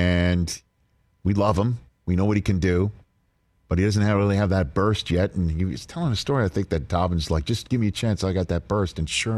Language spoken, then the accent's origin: English; New York City, New York, United States; I grew up in New York City. A longtime New York sports guy